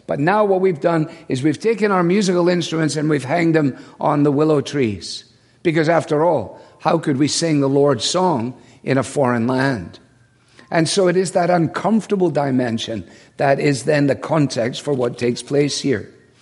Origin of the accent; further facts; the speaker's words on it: Scotland, United Kingdom; I mean, as I say it as a Scotsman, the Irish sent the bagpipes to Scots people as a joke.